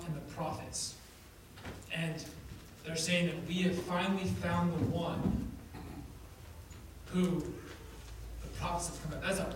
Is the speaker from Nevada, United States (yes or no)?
yes; Reno, Nevada, United States; or actually I wasn't from Las Vegas, but I was from a city like Las Vegas, a smaller version of it, Reno.